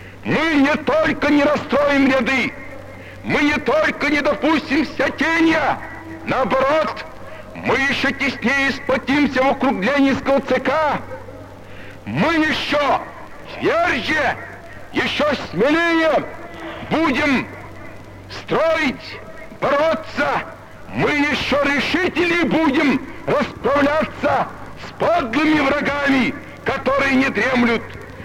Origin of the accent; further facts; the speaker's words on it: Moscow, Russia; Мы, москвичи, учились у ленинградцев многому в их работе, в их борьбе.